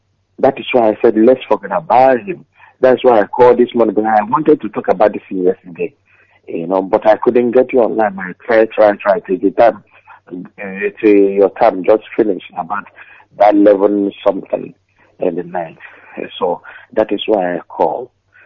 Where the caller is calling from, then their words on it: Denmark; I'm calling from Denmark